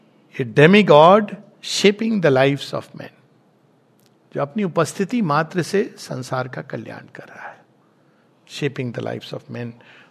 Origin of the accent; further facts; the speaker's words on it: Jharkhand, India; मेरा गांव तो छोटा सा झारखंड में